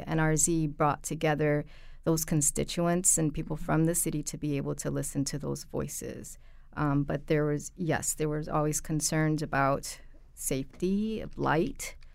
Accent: Hartford, Connecticut, United States; That was huge growing up in Hartford on Park Street as well.

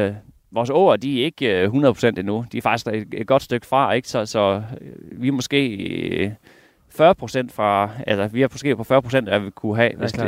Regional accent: Central Denmark Region, Denmark; jeg bor mit det sted jeg voksede op over ved Bæktrovi, som ikke ligger så langt herfra

